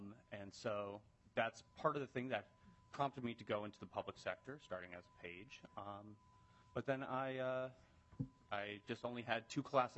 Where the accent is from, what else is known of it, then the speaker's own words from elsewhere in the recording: Lonsdale, Minnesota, United States; Because I'm originally from Lonsdale, Minnesota.